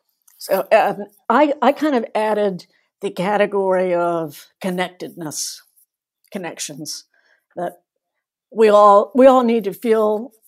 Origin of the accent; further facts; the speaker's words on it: North Carolina, United States; also born or lived in Asia; I'm from North Carolina originally. I now live in the Midwest. I've actually lived all over Asia when I was growing up with a number of other countries. My comfort food is grits and scrambled eggs.